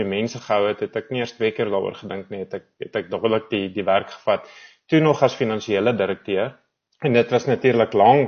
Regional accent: Odendaalsrus, Free State, South Africa; moved away as an adult; now in Johannesburg, South Africa; Ja, ek het groot geword in Oornalsrus en daar skool gegaan tot matriek.

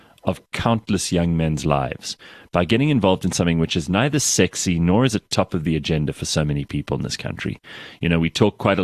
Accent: South Africa; It's our opportunity to kind of get on with being South African and make things look better and brighter tomorrow

